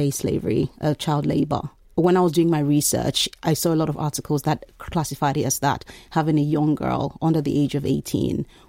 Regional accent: Nigeria; When I was growing up in Nigeria, the nearly 20 years I spent there

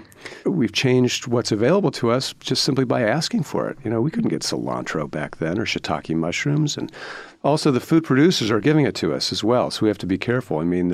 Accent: Cleveland, Ohio, United States; I grew up in Cleveland in the 1970s.

